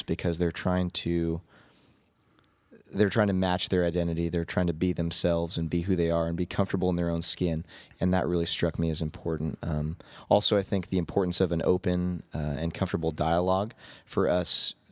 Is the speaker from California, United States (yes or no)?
yes; California, United States; And I think growing up in California here, I've been exposed to a lot of different religions and cultures